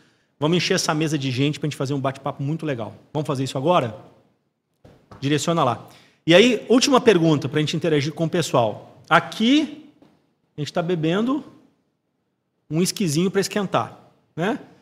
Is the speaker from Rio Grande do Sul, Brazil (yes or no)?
yes; Porto Alegre, Rio Grande do Sul, Brazil; Nós estamos em Porto Alegre, né? Assim, minha cidade natal, que eu tenho um carinho absurdo por essa cidade.